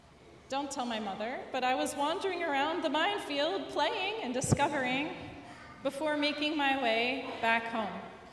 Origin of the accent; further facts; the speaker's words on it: Butler, Pennsylvania, United States; This class is in Butler, Pennsylvania, which is the area where I grew up. But I'm not Appalachian.